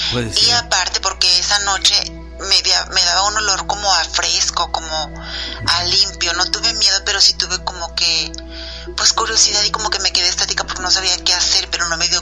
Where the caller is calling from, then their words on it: Suazo, Nuevo León, Mexico; yo soy de aquí de Suazo, Nuevo León, y les mando un saludo y siempre los escucho.